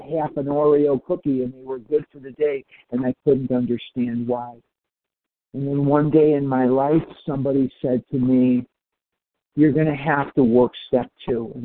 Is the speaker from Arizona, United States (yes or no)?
yes; Scottsdale, Arizona, United States; I'm from Scottsdale, Arizona.